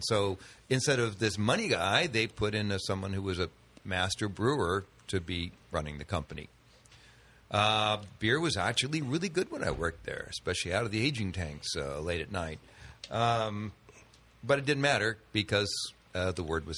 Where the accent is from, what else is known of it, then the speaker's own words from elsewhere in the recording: Sacramento, California, United States; Sacramento.